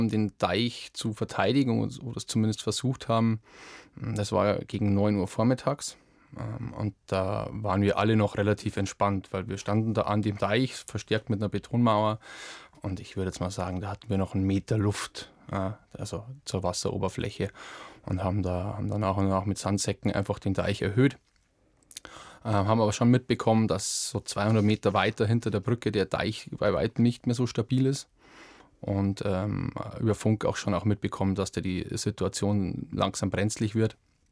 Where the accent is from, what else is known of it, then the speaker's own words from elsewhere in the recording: Bavaria, Germany; Wir sind mit der Freiwilligen Feuerwehr aus meinem Heimatort mit einem Hilfeleistungskontingent aus dem Landkreis Rosenheim